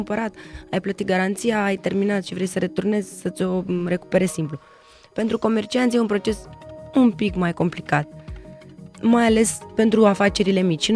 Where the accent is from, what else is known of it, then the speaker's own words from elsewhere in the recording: Romania; Ne-a arătat că putem împreună, ceea ce iar nu este neapărat ceva ce ne caracterizează pe noi ca români.